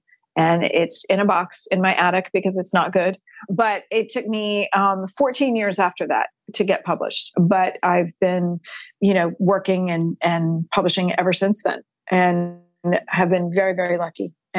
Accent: Texas, United States; Oh yeah. I'm a sixth generation Texan on my mom's side.

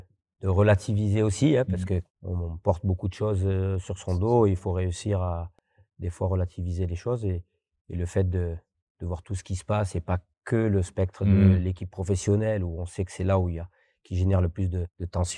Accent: Fos-sur-Mer, Provence-Alpes-Côte d'Azur, France; born there; je suis l'ancien joueur du club, je suis né quasiment à Fos-sur-Mer

